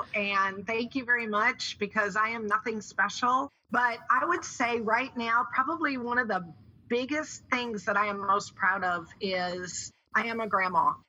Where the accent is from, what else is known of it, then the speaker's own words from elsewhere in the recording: Augusta, Missouri, United States; I grew up in Augusta, Missouri. I am the oldest of four children.